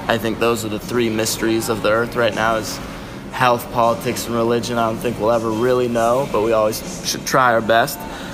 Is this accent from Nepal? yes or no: no; Ireland; Yeah, and I try to stay balanced, but I'm Irish.